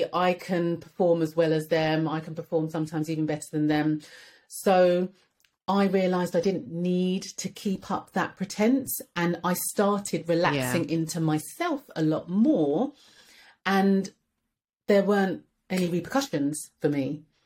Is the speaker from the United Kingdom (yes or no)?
yes; Edmonton, London, United Kingdom; you know, I was raised in Edmonton and what?